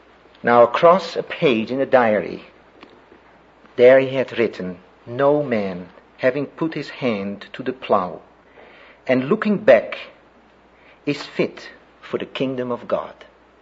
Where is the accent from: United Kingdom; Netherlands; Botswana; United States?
Netherlands; English is a second language; Well, I come from the Netherlands.